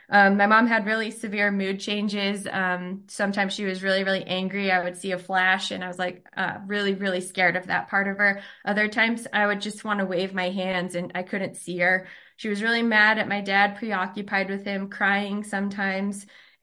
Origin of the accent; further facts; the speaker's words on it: Cheyenne, Wyoming, United States; I was born in Cheyenne, Wyoming, in 1982 to my mom and dad. We lived in poverty in some low-income apartments.